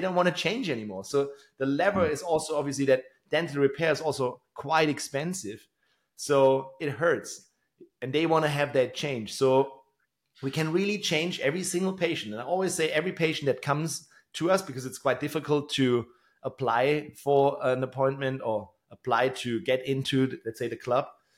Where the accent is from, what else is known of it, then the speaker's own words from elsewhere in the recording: Tübingen, Baden-Württemberg, Germany; English is a second language; my hometown here in Tübingen